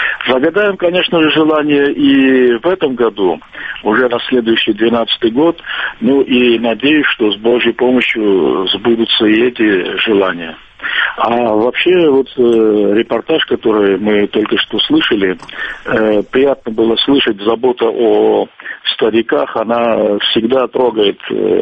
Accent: Sukhumi, Abkhazia, Georgia; был несколько лет назад в моем родном городе. Я Сухумский сам и фотографировал мой город.

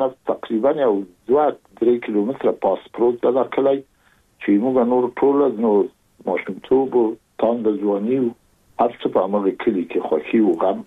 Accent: Kabul, Afghanistan; born or raised there

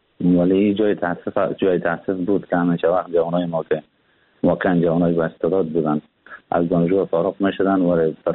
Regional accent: Afghanistan; moved away as an adult; now in Turkey; من تقریبا مدت یک ماه یا کمتر میشه که از افغانستان بیرون آمدم، بیرون شدم، بلند هم به ترکیه بسر میبرم

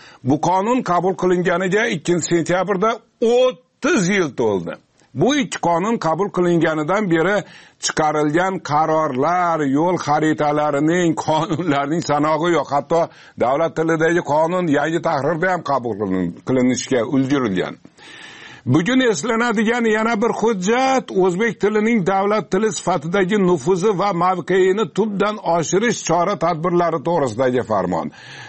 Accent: Osh, Osh Region, Kyrgyzstan; accent: Osh Uzbek dialect; Meni shevamda o'shni shevasida o'zbekmizda biz.

